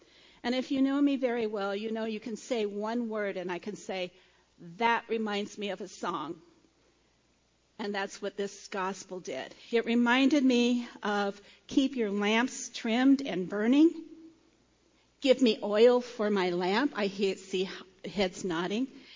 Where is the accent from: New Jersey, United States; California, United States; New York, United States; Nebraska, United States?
Nebraska, United States; I am reminded of growing up in Nebraska.